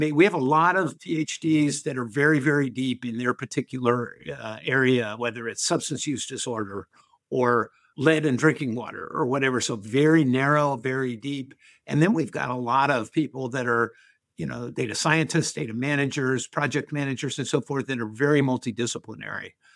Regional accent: Wyoming, United States; I wasn't quite born here, but no, I'm from Wyoming originally.

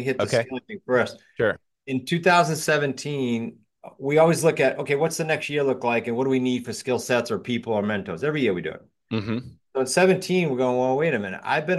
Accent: New England, United States; I talk fast. I'm from New England, but I'm also extremely blunt.

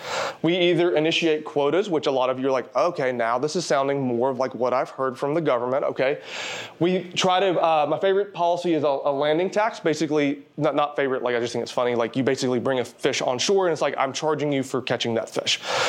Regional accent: Alabama, United States; I know I'm a redneck from Alabama

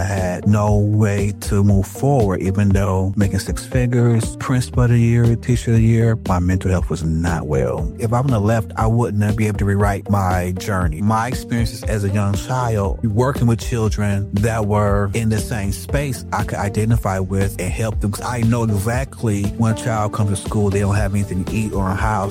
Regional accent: Milwaukee, Wisconsin, United States; I'm from Milwaukee, Wisconsin. I'm born and raised in a medium family, the youngest of five.

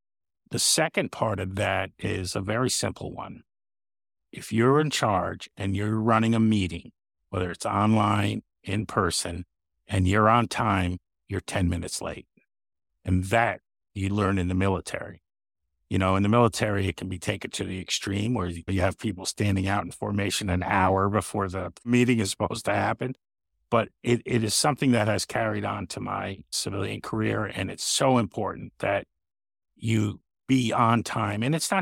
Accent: Tillson, New York, United States; I grew up upstate New York, a little town called Tilson near Kingston in Ulster County. Was born there in 1964, so I will be 60 next week.

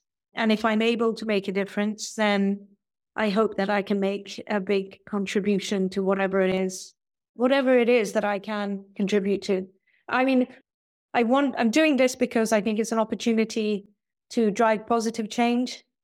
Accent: India; I find that one is being an Indian, you're so fortunate to come from this rich culture of spirituality

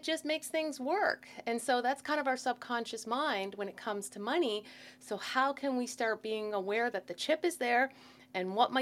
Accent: Nova Scotia, Canada; also born or lived in Montreal; Well, my whole family's from Montreal, but we moved down when I was under five, when my dad got a job at the Nova Scotia Agriculture College. So I actually grew up on a farm.

